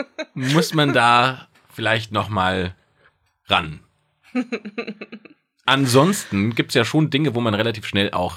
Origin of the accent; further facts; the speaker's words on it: Speyer, Rhineland-Palatinate, Germany; In meiner Heimatstadt in Speyer.